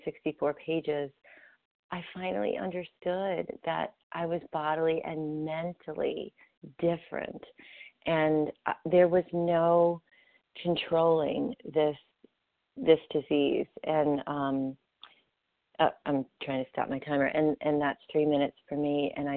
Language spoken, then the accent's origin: English; Raleigh, North Carolina, United States; from Raleigh, North Carolina, recovered compulsive overeater.